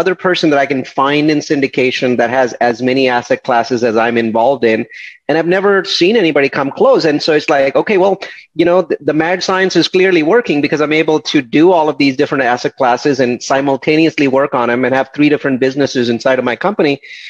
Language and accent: English; India; moved away as an adult; Oh yeah, so I'm from India and I came here in 1997 and things are blowing up.